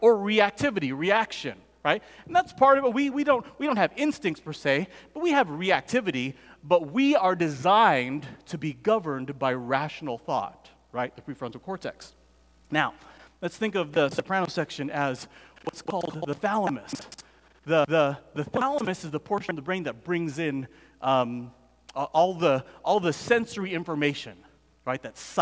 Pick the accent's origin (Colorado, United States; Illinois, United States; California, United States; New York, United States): California, United States; San Diego; I grew up in South Bay. I graduated from Morris High School. Grew up in Paradise Hills, Southeast San Diego, right? I was a Navy brat.